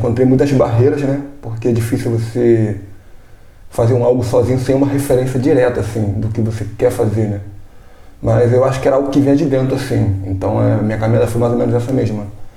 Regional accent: Brazil; sou contramestre de capoeira Angola, sou brasileiro

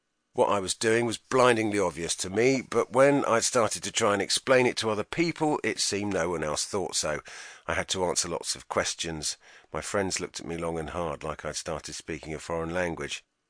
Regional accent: Bournemouth, South West England, United Kingdom; I grew up in Bournemouth, a tourist resort

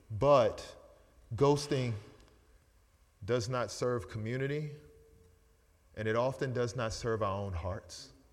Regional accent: Baltimore, Maryland, United States; It's funny, now I'm just thinking of growing up in Baltimore

